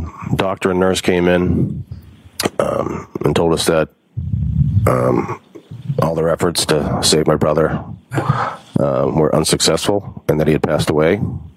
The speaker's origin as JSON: {"language": "English", "town": "Braintree", "region": "Massachusetts", "country": "United States", "tie": "born or raised there", "said": "So we grew up in Braintree."}